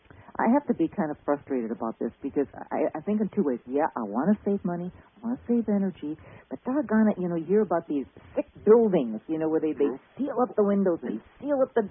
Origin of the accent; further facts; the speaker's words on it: Chicago, Illinois, United States; now in Sacramento, United States; No basements. I was from Chicago. I got basements.